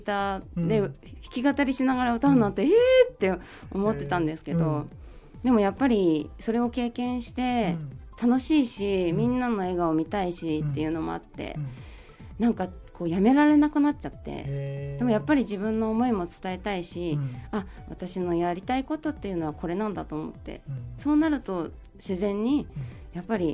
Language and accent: Japanese; Yokosuka, Kanagawa, Japan; 私は、横須賀出身で、横浜で会社員をしながら音楽活動をしております。